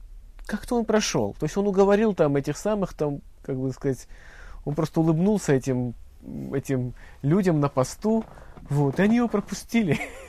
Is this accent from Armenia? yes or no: yes; Yerevan, Armenia; Он был из Баку. А я был из Еревана.